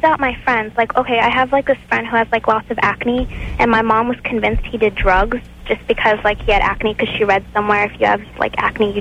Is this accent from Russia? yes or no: yes; Russia; moved away; And, like, we came from another country, so, like, I think that's part of it. Like